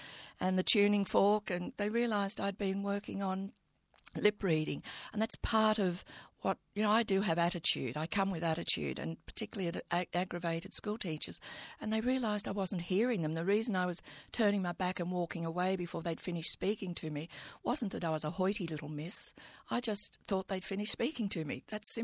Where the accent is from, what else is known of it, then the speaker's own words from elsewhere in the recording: Merrylands, New South Wales, Australia; And I was resentful about Merrylands, my hometown. It just wasn't big enough to contain me. I knew there was a life outside of Merrylands.